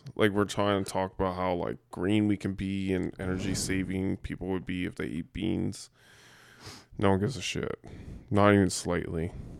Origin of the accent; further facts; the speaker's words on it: Canada; I'm still Canadian.